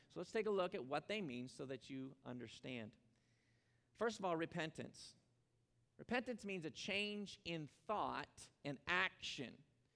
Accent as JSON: {"language": "English", "region": "Ontario", "country": "Canada", "tie": "born or raised there", "moved": "yes", "lives_now": "United States", "said": "Now, when I grew up in Ontario, Canada, so I had 9 years of French."}